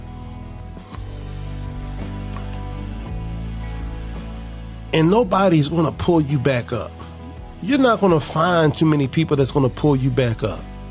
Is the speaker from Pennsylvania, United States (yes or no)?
yes; Philadelphia, Pennsylvania, United States; Growing up in North Philadelphia, growing up in the heart of the crack cocaine era, seeing families decimated